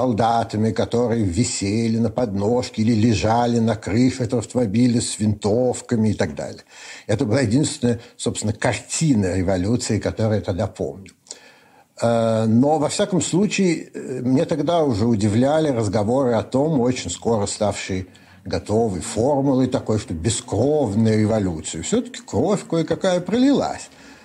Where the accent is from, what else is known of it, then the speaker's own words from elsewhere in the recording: Saint Petersburg, Russia; born there; Я родился в Петербурге в 1995 году.